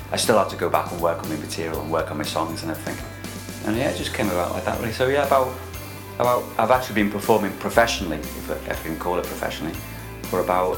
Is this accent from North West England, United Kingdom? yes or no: yes; Bebington, North West England, United Kingdom; Well, I'm from Liverpool, near Liverpool. I'm from a place called, quite a posh place really, called the Wirral.